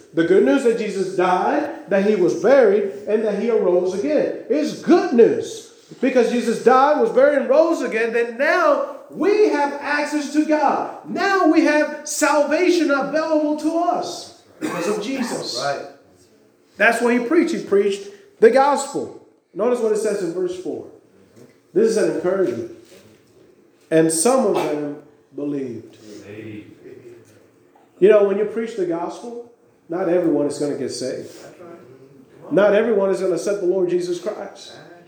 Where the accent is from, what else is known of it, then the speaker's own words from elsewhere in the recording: Dominican Republic; You know, we grew up there in the Dominican. It was normal for us to have bars in the windows and have bars in the front of the house and have bars in the door, you know, in front of it.